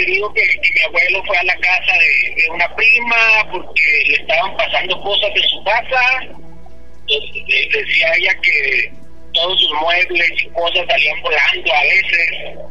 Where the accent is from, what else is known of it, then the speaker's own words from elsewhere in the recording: Torreón, Coahuila, Mexico; Pues, yo soy de Torreón, Coahuila. Me fui a la ciudad de Guadalajara para probar suerte, porque pues en Torreón no encontraba nada. Me fui con unos amigos que vivían en la ciudad de Guadalajara.